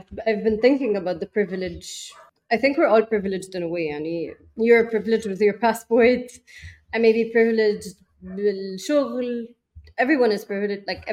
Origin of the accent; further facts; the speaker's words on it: Egypt; أنا طول حياتي عايشة في مصر, فما كانش عندي التخبط يعني طول حياتي أحس أنا مصرية تمام أوكي.